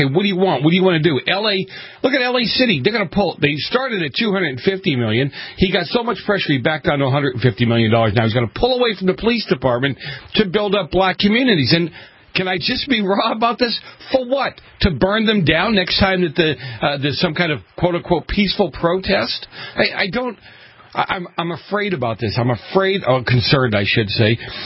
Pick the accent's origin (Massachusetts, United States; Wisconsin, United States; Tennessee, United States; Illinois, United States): Massachusetts, United States; Boston; Listen, I grew up in Boston in the 70s, a lot of turmoil there.